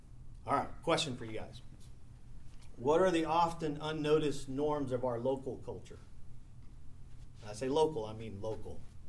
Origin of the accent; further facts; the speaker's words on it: San Antonio, Texas, United States; also born or lived in Dallas / California; I grew up in San Antonio, but moved to Dallas, then met my wife, moved to California for 20 years, and then we moved back. So to a certain degree, I'm an outsider, but not, right? And coming back into South Texas